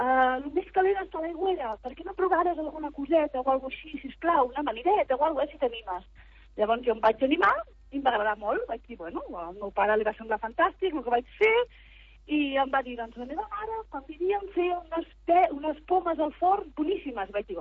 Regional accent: Cambrils, Catalonia, Spain; jo soc de Cambrils, però és veritat que a casa vivim en una masia, en un mas, no soc ni de poble, com diuen, i a casa doncs, tots eren pagesos i tots es dedicaven a l'agricultura i a les flors.

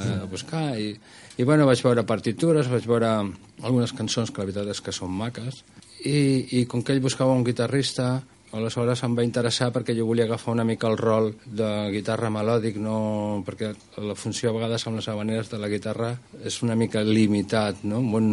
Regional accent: Sant Joan, Catalonia, Spain; jo soc de Sant Joan

